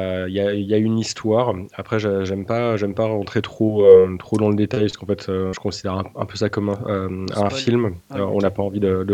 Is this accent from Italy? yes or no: no; Lyon, Auvergne-Rhône-Alpes, France; On est lyonnais.